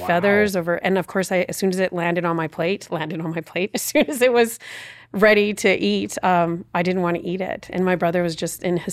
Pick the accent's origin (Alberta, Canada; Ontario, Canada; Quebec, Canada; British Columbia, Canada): Alberta, Canada; Calgary; I'm still questioning how I get to do that too. Yes, I grew up in C